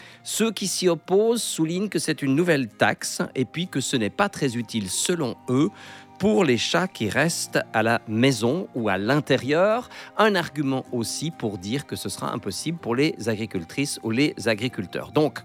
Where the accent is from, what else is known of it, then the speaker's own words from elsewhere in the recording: Switzerland; est-ce que vous êtes pour ou contre une obligation de pucer les chats chez nous en Suisse?